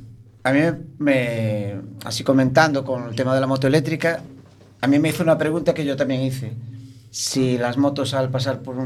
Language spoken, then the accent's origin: Spanish; Galicia, Spain; Al final somos todos gallegos.